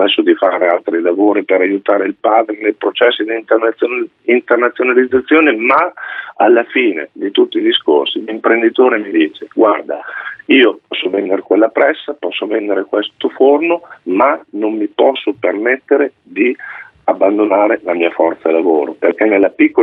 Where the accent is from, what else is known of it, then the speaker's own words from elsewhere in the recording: Emilia-Romagna, Italy; quindi vengo dalla Emilia Romagna, la regione del patto per il lavoro e per il clima